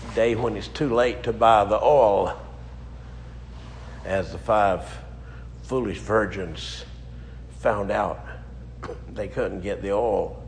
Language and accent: English; the South, United States; I'm a Southerner and humbly grateful for God's many mercies to our Southern people